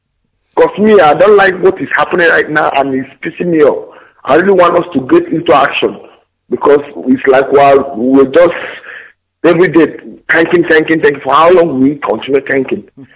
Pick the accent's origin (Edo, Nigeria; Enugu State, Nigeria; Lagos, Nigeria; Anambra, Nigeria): Anambra, Nigeria; now in Kuala Lumpur, Malaysia